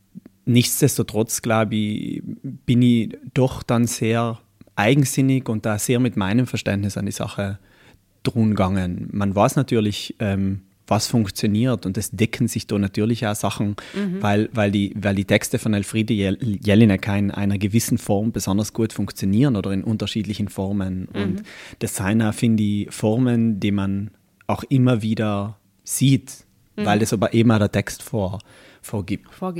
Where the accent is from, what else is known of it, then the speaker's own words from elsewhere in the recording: Trentino-Alto Adige, Italy; meine Herkunft als Südtiroler, der auch am Fuße eines Skigebiets aufgewachsen ist